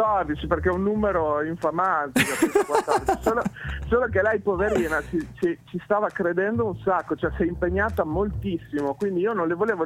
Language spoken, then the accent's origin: Italian; Soliera, Emilia-Romagna, Italy; Come tu ben sai, sono della provincia di Modena, anzi, per l'esattezza, di Sozzigalli Sogliera.